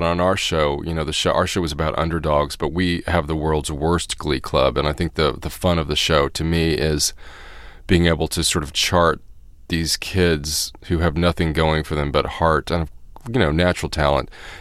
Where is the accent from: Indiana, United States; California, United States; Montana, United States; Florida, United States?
Indiana, United States; Indianapolis; I grew up in Indianapolis, Indiana, but I thought that I was on Broadway.